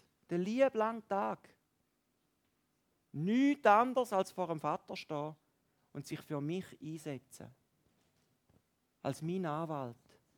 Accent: Valais, Switzerland; Im Wallis, bei uns im Wallis, geht fast alles über Vitamin B. Ich weiss nicht, wie es hier in Bernbiet ist, aber im Wallis ist das so.

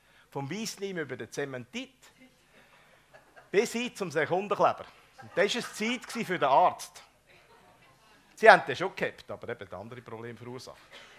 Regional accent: Aargau, Switzerland; Da habe ich noch im Unterland gewohnt. Ich bin ja ein Aargauer, oder? Ich komme aus dem Paradies von der Schweiz.

